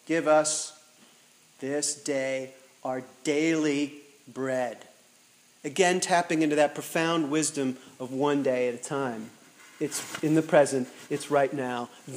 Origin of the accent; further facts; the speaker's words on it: East Coast, United States; I'm a WASP from the East Coast, and we definitely have this sense of personal space